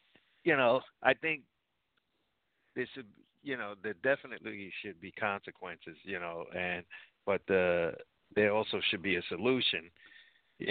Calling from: New Jersey, United States; from New Jersey.

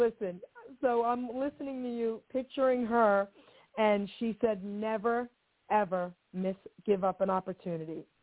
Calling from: New Jersey, United States; sweetheart. I'm calling from New Jersey.

